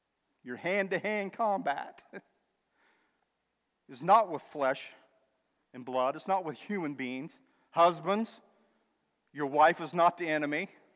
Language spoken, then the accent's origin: English; Parkersburg, West Virginia, United States; was headed back to West Virginia. I'm from Parkersburg, live in Mineral Wells now